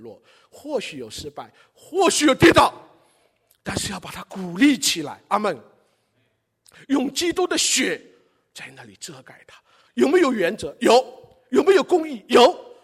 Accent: China; born there; 我出生在大陆

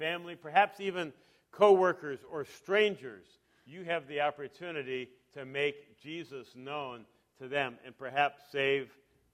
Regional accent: Westport, Connecticut, United States; I grew up in Westport, 10 miles from here.

